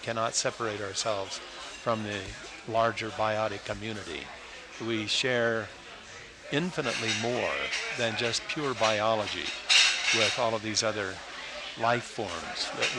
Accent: West Virginia, United States; born there; now in Santa Fe, United States; I was born in West Virginia, but I got here as quick as I could.

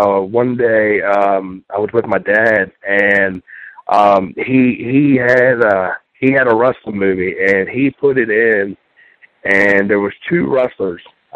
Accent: Maryland, United States; Yes, sir. I was born and raised in Dorchester County, which is where Wolford is. I grew up on the water.

